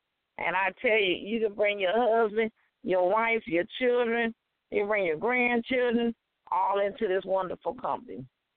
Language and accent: English; Chicago, Illinois, United States; My number is 312. I'm from Chicago.